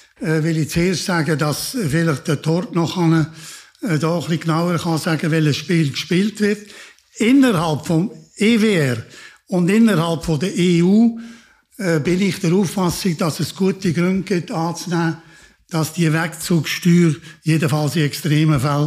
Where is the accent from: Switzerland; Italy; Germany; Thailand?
Switzerland; ja, ich bin Schweizer Staatsbürger.